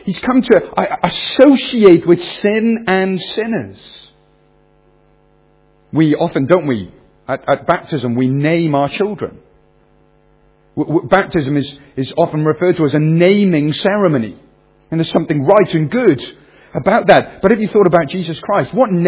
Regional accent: Wales, United Kingdom; And it's Wales. I grew up in Wales. So the sun came out once a year.

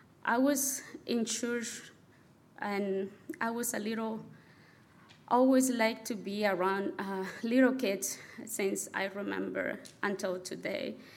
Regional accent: Guatemala; and I'm from Guatemala.

